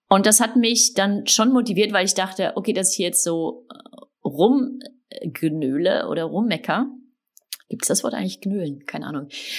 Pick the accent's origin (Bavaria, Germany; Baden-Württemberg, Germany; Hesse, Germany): Baden-Württemberg, Germany; Heidelberg; moved away as an adult; also born or lived in Netherlands / Mexico; now in Stockholm, Sweden; Ich komme ja aus Heidelberg, da habe ich bis nach dem Abi gelebt und dann bin ich 13,5 Jahre nach Holland gezogen. Meine Mutter ist Holländerin, mein Vater ist Hamburg, vielleicht deshalb auch. Und jetzt wohne ich in Stockholm. Ich habe auch noch in Mexiko gewohnt.